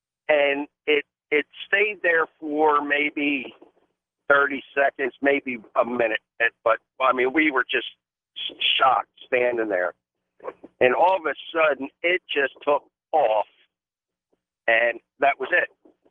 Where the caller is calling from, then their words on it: Salisbury, Maryland, United States; I'm calling from Salisbury, Maryland.